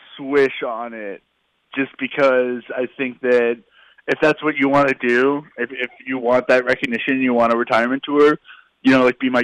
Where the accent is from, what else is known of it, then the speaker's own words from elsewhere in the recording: Dallas, Texas, United States; now in Austin, United States; Well, I'm in Austin right now, but I'm from Dallas.